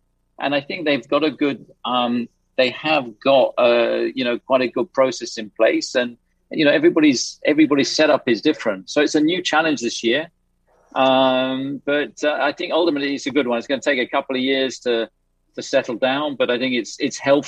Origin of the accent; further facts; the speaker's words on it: United Kingdom; We're very British about that kind of stuff.